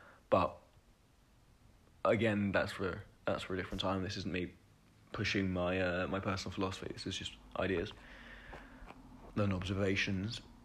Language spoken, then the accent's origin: English; South East England, United Kingdom; born there; I was born relatively close in Buckinghamshire.